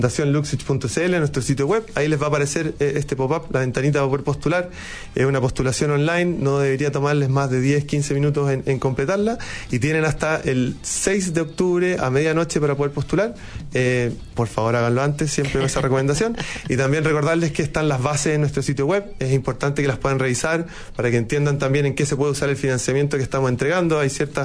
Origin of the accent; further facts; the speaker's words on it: Chile; Pero como buen chileno, traten de no dejarlo para el final.